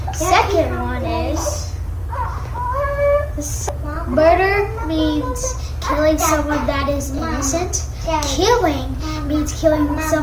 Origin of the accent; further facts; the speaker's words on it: Toronto, Ontario, Canada; born there; I was born in Canada, Toronto.